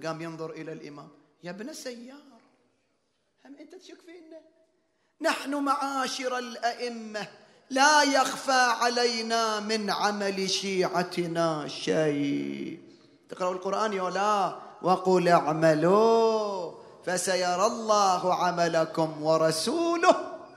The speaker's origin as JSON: {"language": "Arabic", "town": "Qatif", "region": "Eastern Province", "country": "Saudi Arabia", "said": "هذا مدفون عندنا في القطيف"}